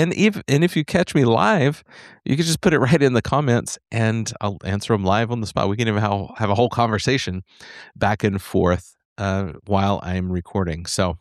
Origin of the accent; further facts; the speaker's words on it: Texas, United States; All y'all, get my Texan on now that I'm back from Boston.